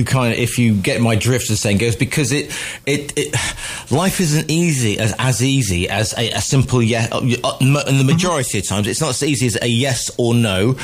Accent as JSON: {"language": "English", "country": "Spain", "tie": "born or raised there", "said": "I'm 56 years old now. I grew up I still regard myself as a European. I grew up over in Spain."}